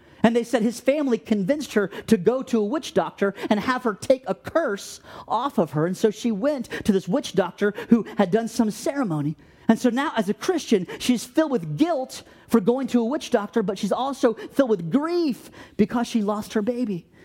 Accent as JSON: {"language": "English", "region": "Ohio", "country": "United States", "said": "I said, I'm from Ohio. I'm a pastor there."}